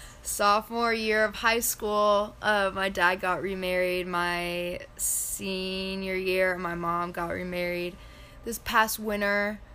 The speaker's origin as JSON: {"language": "English", "town": "Dallas", "region": "Texas", "country": "United States", "also_born_or_lived": "Kansas", "said": "We went to high school together. We're both from Dallas. I'm a Kappa at Ole Miss. I was born in Kansas."}